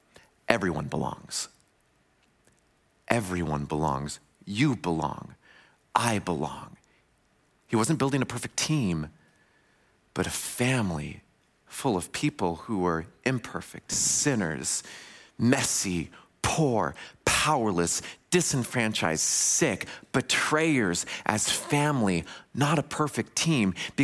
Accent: West Coast, United States; Well, I grew up on the West Coast, and my maternal grandmother, she was from the Midwest, and she moved to the West Coast.

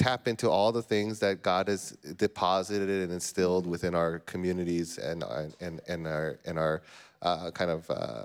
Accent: Chicago, Illinois, United States; I come from Chicago, forgive me. I am a Bears fan.

